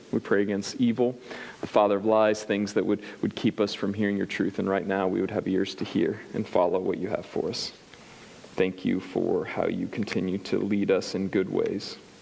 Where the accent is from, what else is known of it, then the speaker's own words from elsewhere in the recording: Springfield, Missouri, United States; because I'm from Spring, Vegas, Springfield, Missouri.